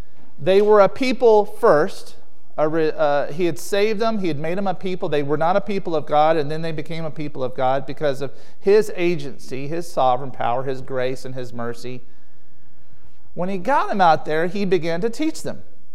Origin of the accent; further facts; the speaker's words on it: the South, United States; So I'm from the South, so we have granddaddies and grandmamas down there.